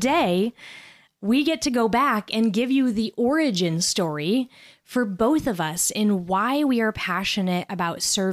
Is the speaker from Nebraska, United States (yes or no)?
yes; Nebraska, United States; You know, I was from Nebraska, so you're in the center of the country, and we drove everywhere.